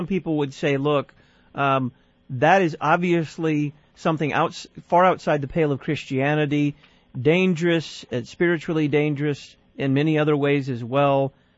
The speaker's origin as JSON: {"language": "English", "town": "Dallas", "region": "Texas", "country": "United States", "tie": "born or raised there", "said": "He's assistant pastor at Our Redeemer Lutheran Church in my hometown, Dallas, Texas."}